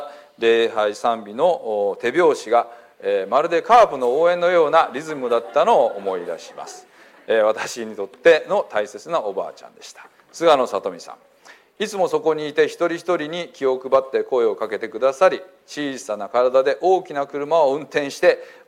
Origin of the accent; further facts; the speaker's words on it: Hiroshima, Japan; 4年前故郷の広島に帰ってきて